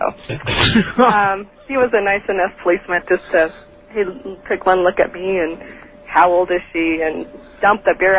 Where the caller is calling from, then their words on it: Oregon, United States; I'm calling from